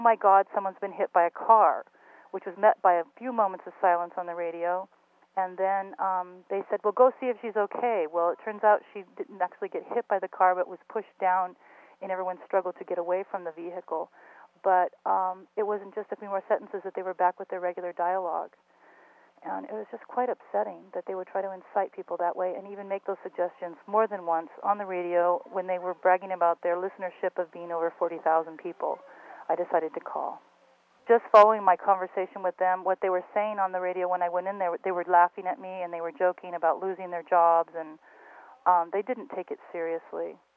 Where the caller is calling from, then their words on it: Sonoma County, California, United States; I'm calling from Sonoma County